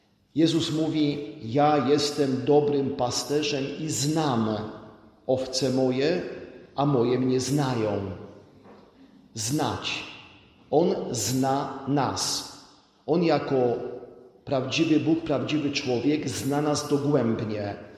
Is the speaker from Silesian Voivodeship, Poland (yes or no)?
yes; Częstochowa, Silesian Voivodeship, Poland; Pamiętam, od dziecka rodzice zawsze mi tłumaczyli, że ty jako częstochowianin, my jako częstochowianie musimy być